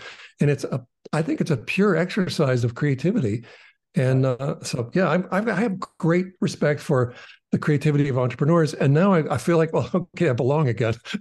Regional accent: New England, United States; And I grew up in New England, where and we, I became part of the town's fife and drum corps.

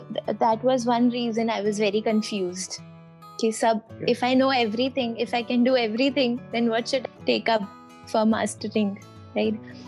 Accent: Jaipur, Rajasthan, India; And because I was from Jaipur

